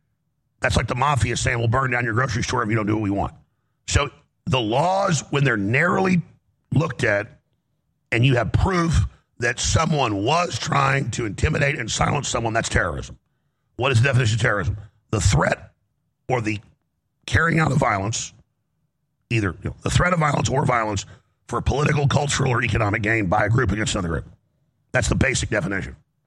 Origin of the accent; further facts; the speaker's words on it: Texas, United States; I'm an American. I'm a Texan. I'm a Christian. I'm a father.